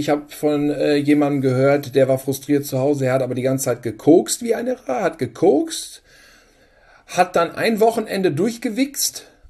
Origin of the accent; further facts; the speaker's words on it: Germany; Ich meine, wir als Deutsche wurden ja nun jetzt jahrzehntelang, und das haben wir ja auch in dieser luxuriösen Blase mitbekommen